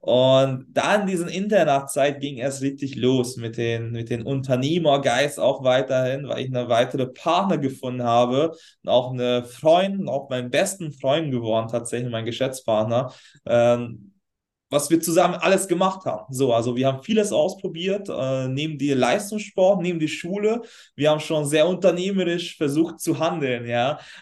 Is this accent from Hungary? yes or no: yes; Hungary; Ich komme ursprünglich aus Ungarn. Ich bin in Ungarn geboren und da auch aufgewachsen, unternehmerische Familie.